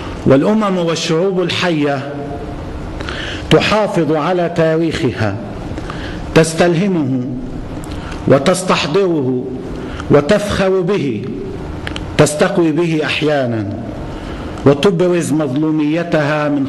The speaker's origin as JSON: {"language": "Arabic", "town": "Al-Qantara", "region": "Nabatieh Governorate", "country": "Lebanon", "tie": "born or raised there", "said": "كان أهالي بلدتي القنطرة التي كانت تحت الاحتلال وبلدة الغندورية"}